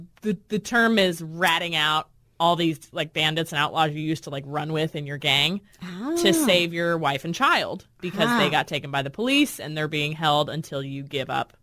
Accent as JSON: {"language": "English", "region": "Kentucky", "country": "United States", "said": "Kentucky."}